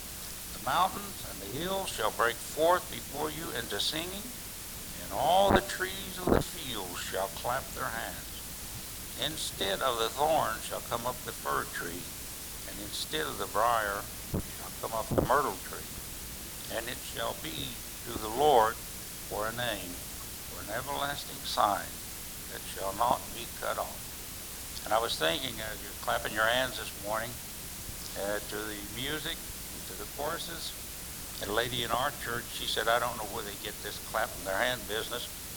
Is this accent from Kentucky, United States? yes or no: yes; Kentucky, United States; born there; accent: Kentucky; I was born in Kentucky. Never have lost my accent, I guess.